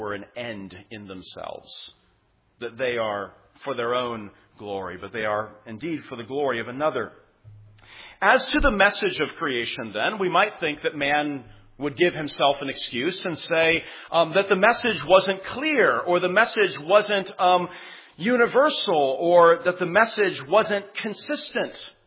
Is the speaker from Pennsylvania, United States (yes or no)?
no; California, United States; And I'm reminded also, coming back to my home state of California, perfect weather.